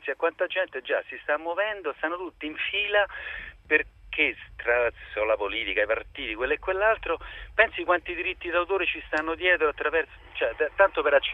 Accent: Calabria, Italy; Io sono calabrese, di madre siciliana, cioè sono stato in Sardegna, sono anche romano.

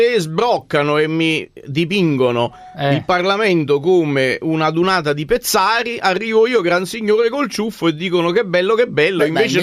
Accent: Naples, Campania, Italy; Poi da napoletano ho constatato

